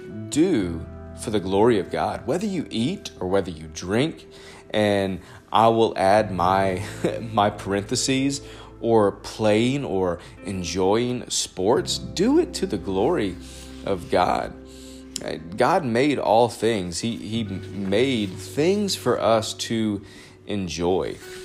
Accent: North Carolina, United States; You know, you think about, especially in the South, I grew up in North Carolina, in the state of North Carolina

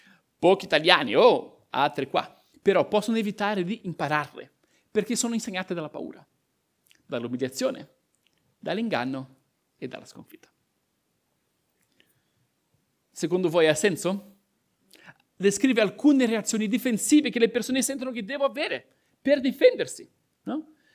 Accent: Brazil; Io sono cresciuto in Brasile e uno dei proverbi più diffusi che abbiamo lì è: il mondo appartiene ai furbi.

